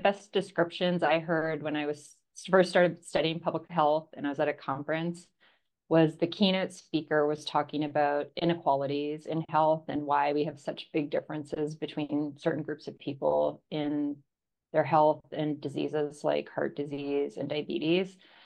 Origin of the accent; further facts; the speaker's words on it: Canada; also born or lived in Australia; now in United States; so I grew up in Canada and lived in Australia for a long time